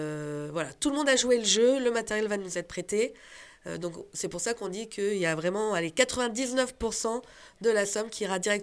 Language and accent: French; Réaumont, Auvergne-Rhône-Alpes, France; Bah moi, je viens de Réaumont.